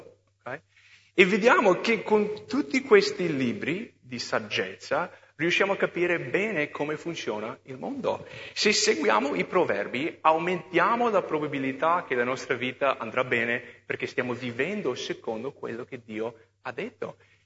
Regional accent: United States; Italian is a second language; moved away as an adult; now in Italy; Io sono americano, quando sono venuto qua ho dovuto fare la patente italiana

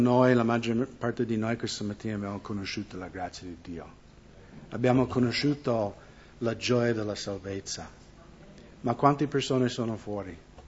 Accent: United States; accent: American; Italian is a second language; now in Italy; qua sono sempre straniero che parlo con l'accento americano. In America mi sento ancora più a disagio. Io vado in America e mi sembro un straniero anche là

